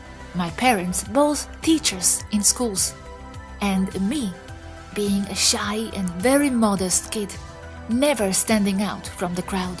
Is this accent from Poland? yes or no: yes; Poland; I will now take you to my hometown in Poland